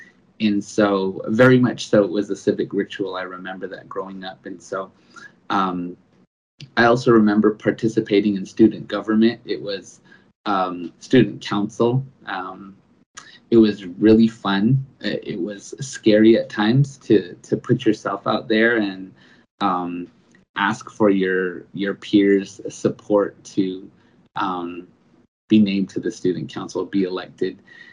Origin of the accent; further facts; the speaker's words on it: Tuba City, Arizona, United States; growing up in Tuba City, which is about an hour north of Flagstaff near the Grand Canyon on the Navajo Nation.